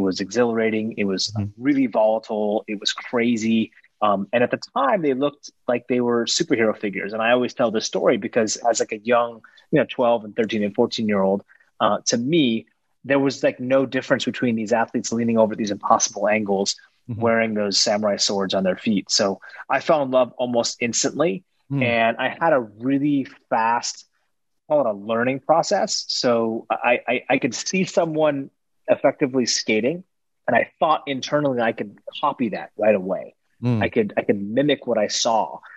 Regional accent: Seattle, Washington, United States; I grew up in the Seattle region.

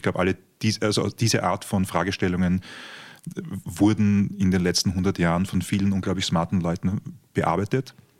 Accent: Baden, Lower Austria, Austria; ich komme aus Baden bei Wien, gut aufgewachsen

